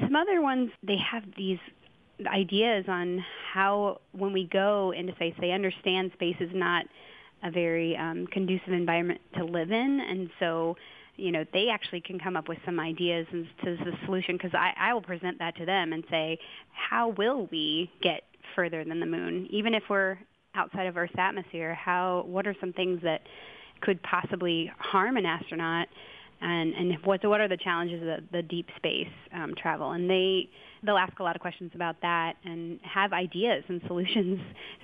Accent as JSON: {"language": "English", "town": "Melbourne", "region": "Florida", "country": "United States", "said": "I'm from Melbourne"}